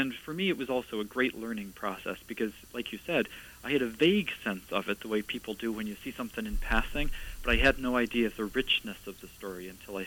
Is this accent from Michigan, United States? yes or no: yes; Detroit, Michigan, United States; And Detroit is my hometown.